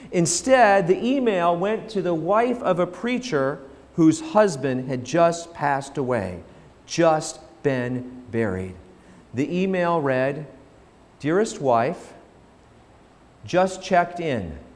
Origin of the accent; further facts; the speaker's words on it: Colorado, United States; I was born in Colorado, grew up in Colorado in the Rocky Mountains.